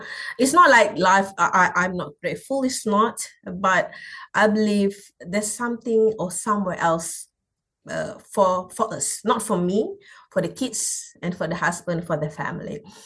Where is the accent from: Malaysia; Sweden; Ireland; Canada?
Malaysia; I'm originally from Southeast Asian, from Malaysia. I'm a Muslim.